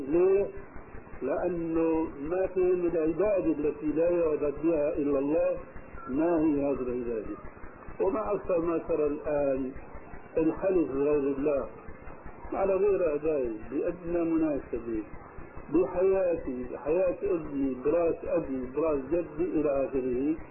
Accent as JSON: {"language": "Arabic", "country": "Syria", "said": "ونحن عندنا في الشام"}